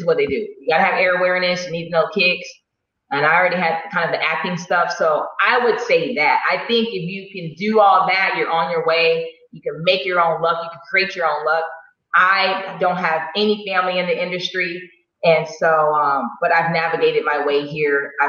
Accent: Jamaica; I mean, look, I'm Jamaican. We have about 10 jobs.

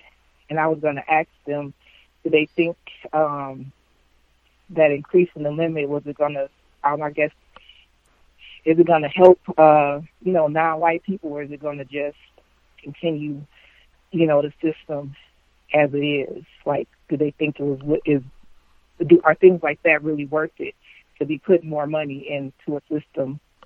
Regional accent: Milwaukee, Wisconsin, United States; Yeah, I'm from Milwaukee.

